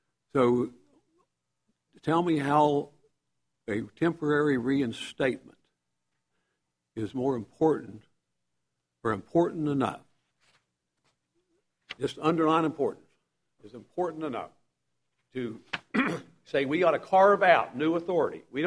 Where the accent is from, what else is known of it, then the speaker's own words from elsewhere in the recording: West Virginia, United States; I'm from West Virginia, too.